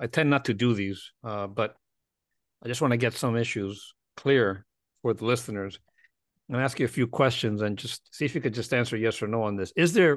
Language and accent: English; Miami, Florida, United States; I mean, I was born and raised in Miami, and I was surrounded by these soldiers that would come over to get medical care.